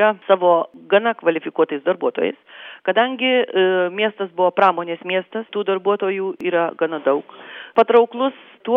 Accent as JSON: {"language": "Lithuanian", "town": "Alytus", "region": "Alytus County", "country": "Lithuania", "said": "mes tiesiog esam dzūkai geri, atvira širdžiai"}